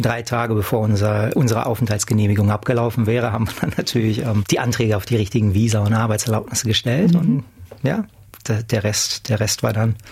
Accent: Herford, North Rhine-Westphalia, Germany; moved away as an adult; Meine Frau und ich, also Stefanie, wir kommen aus Herford in NRW und sind 2014 aus Deutschland weg.

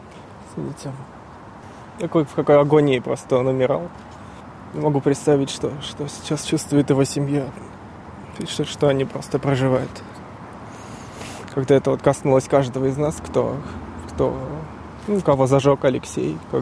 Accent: Moscow, Russia; now in Australia; из Москвы, проживаю в Австралии с 2022 года.

